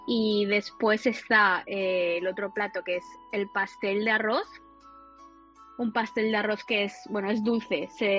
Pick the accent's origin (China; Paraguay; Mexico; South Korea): China; Spanish is a second language; now in Spain; Y bueno, el dialecto es... se dice Qin Tianhua.